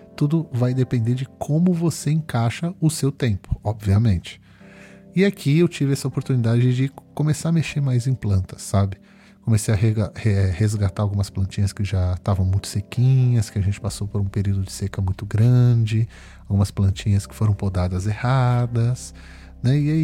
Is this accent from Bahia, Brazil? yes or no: no; São Paulo, Brazil; eu nasci na cidade de São Paulo, para quem não sabe. Eu sou paulistano, como se chama. Nasci na cidade de São Paulo e cresci na cidade de São Paulo, capital do estado de São Paulo. Cresci nessa cidade toda a minha vida